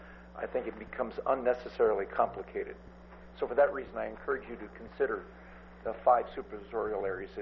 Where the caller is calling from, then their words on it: Nipomo, California, United States; I'm speaking from Napomo.